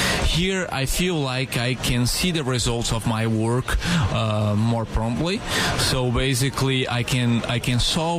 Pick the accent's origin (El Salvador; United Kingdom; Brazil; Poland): Brazil; now in United States; Even though I'm from Brazil, Wisconsin is home for me.